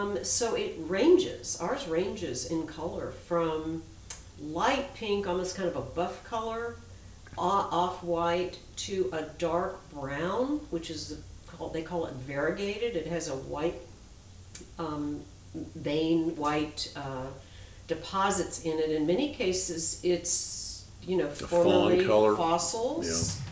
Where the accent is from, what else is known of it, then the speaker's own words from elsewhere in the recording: Washington, District of Columbia, United States; and I grew up in Washington, D.C.